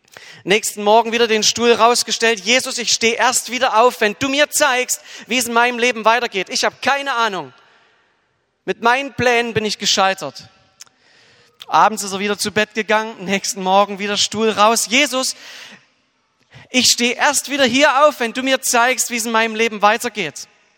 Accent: Dresden, Saxony, Germany; accent: Saxon; ich komme aus Dresden, wurde gebeten, kurz was zu mir zu sagen.

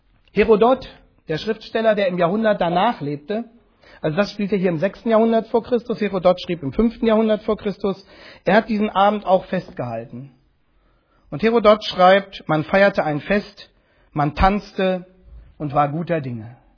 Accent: Germany; Als Deutsche denken wir da natürlich sofort an die Nacht im November 1989.

